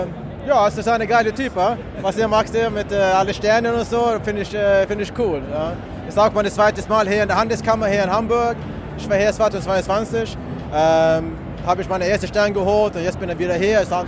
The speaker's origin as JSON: {"language": "German", "country": "Sweden", "tie": "born or raised there", "second_language": "German", "said": "ich bin aufgewachsen in Schweden, ich bin adoptiert von Südkorea"}